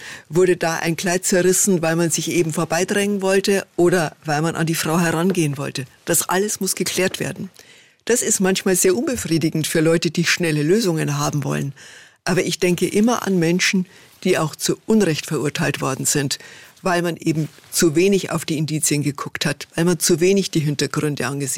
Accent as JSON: {"language": "German", "region": "Bavaria", "country": "Germany"}